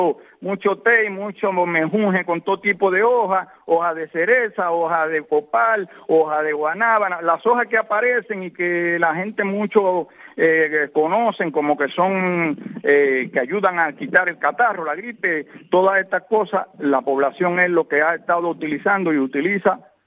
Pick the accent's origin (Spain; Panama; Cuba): Cuba; yo soy un cubano, nací en Cuba y quiero vivir en una Cuba próspera